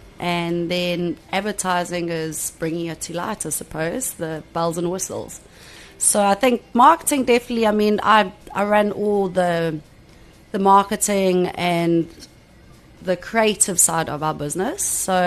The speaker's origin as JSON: {"language": "English", "town": "Johannesburg", "region": "Gauteng", "country": "South Africa", "tie": "born there", "said": "So I was born in Johannesburg, and then we went to boarding school in Magaliesburg, to Afrikaans boarding school."}